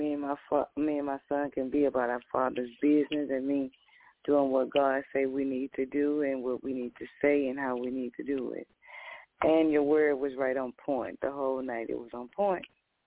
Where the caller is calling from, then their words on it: Houston, Texas, United States; from Houston.